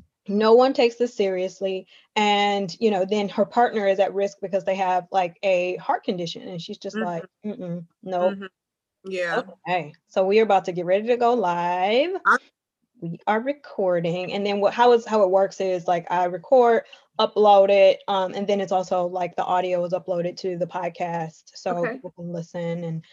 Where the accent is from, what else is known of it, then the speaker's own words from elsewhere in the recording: Detroit, Michigan, United States; I was born and raised on the East Side. So like, you know, Mac and St. Clair. So that's like... Yeah, that's where I grew up.